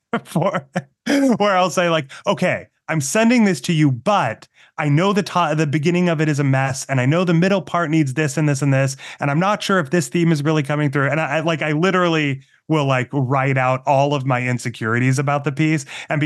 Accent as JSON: {"language": "English", "region": "Massachusetts", "country": "United States", "tie": "born or raised there", "said": "being growing up in Massachusetts as a Mormon kid, you know, like made me kind of an outsider in some ways"}